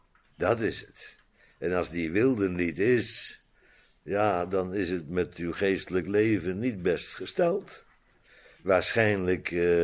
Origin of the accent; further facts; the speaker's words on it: Netherlands; Maar ja, ik ben ook een Nederlander, dus ik mag niks zeggen.